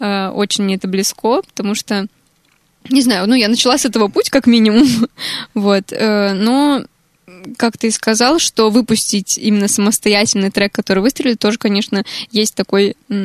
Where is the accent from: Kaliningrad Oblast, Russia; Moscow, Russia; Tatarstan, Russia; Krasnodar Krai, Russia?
Krasnodar Krai, Russia; Krasnodar; Я вообще из Краснодара, там лето до октября, так что...